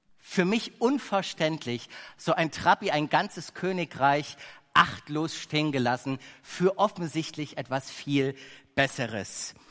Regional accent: Dresden, Saxony, Germany; ein Kind der ehemals russischen Besatzungszone. Und ich bin im Osten groß geworden, im Osten von Deutschland. Und mir werden einige Erinnerungen an meine Kindheit unvergessen bleiben, wenn ich daran denke, wie wir als Familie immer von Dresden aus

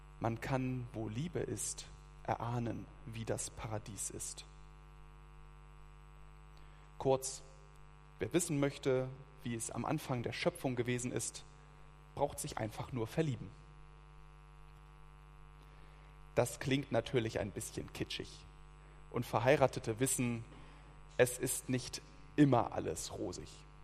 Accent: Mecklenburg-Vorpommern, Germany; Eine kleine Anekdote aus meinem Heimatland, Mecklenburg-Vorpommern.

